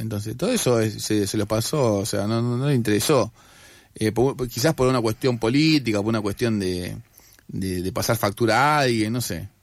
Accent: Barracas, Buenos Aires Province, Argentina; me imagino que habrá estado en otro lado, yo soy de Barraca

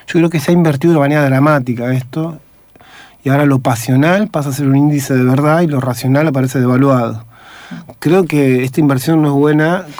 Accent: Tigre, Buenos Aires Province, Argentina; Yo soy de Zona Norte y de Tigre

